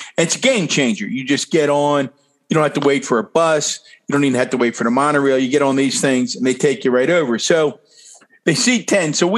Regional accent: Baltimore, Maryland, United States; When people say, where are you from? And you say Baltimore, and you get that look in their eye, and then you just smile and say, I got to tell you, it's about a lot more than The Wire.

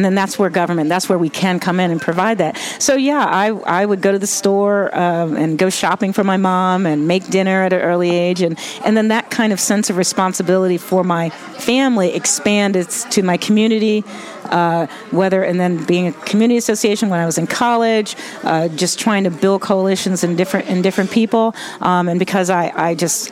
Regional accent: Philadelphia, Pennsylvania, United States; now in Baltimore, United States; I grew up in Philadelphia. I'm a Baltimorean by choice.

